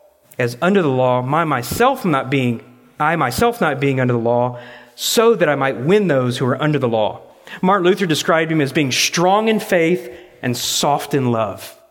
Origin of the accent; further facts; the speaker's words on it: Ireland; I'm like, why not? I'm Irish. I'll go with you.